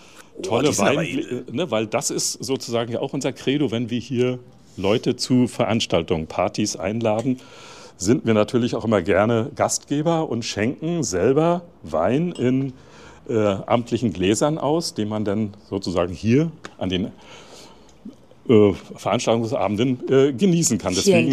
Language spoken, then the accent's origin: German; Lübz, Mecklenburg-Vorpommern, Germany; born there; Das Lübser Bier kommt von da, wo ich geboren bin.